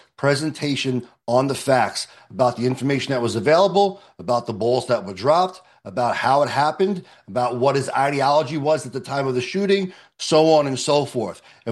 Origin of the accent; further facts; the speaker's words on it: New York City, New York, United States; And, you know, I'm a tough guy. I grew up in the New York City area.